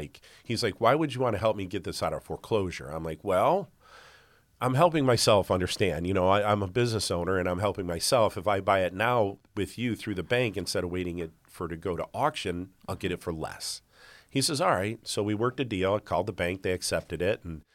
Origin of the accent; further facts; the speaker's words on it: Toledo, Ohio, United States; now in Perrysburg, United States; I moved to Perrysburg from Toledo, which I lived pretty much my whole life.